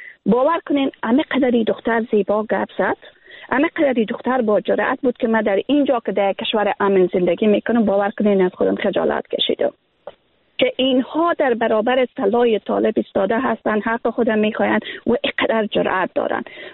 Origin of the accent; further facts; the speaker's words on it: Afghanistan; moved away; اگر ما امروز بیرون از افغانستان زندگی میکنیم باور کنیم که من از لحاظ فیزیکی بیرون از افغانستان هستم.